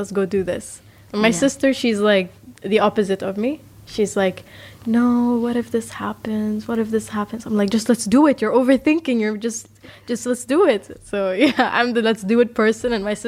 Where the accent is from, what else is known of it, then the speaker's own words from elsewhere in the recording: United States; born there; I'm half American. I was born in America.